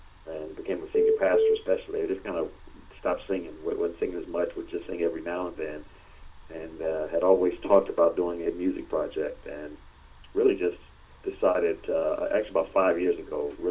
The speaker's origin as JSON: {"language": "English", "town": "Detroit", "region": "Michigan", "country": "United States", "tie": "born or raised there", "said": "growing up in Detroit, I started singing there. You know, I started singing in the Baptist church. And then from there, went to high school in Detroit that had a gospel choir."}